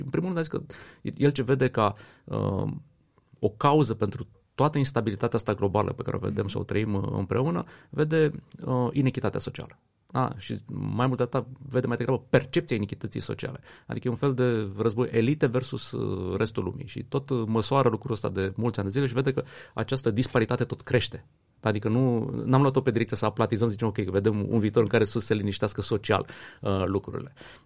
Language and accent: Romanian; Piatra Neamț, Neamț County, Romania; Eu sunt din Piatra Neamț